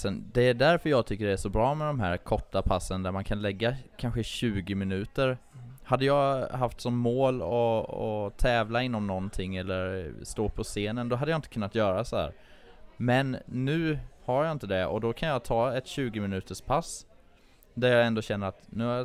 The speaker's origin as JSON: {"language": "Swedish", "region": "Småland", "country": "Sweden", "tie": "born or raised there", "lives_now": "Stockholm, Sweden", "said": "hade jag bott hemma i Småland nu, det var ju bara fri lejd."}